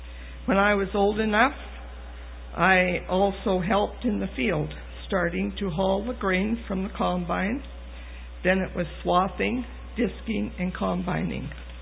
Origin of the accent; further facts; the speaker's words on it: Legal, Alberta, Canada; We lived on a farm at Legale, which was a Catholic and a French-speaking community. And we didn't fit in there because we were Protestant and we couldn't speak French.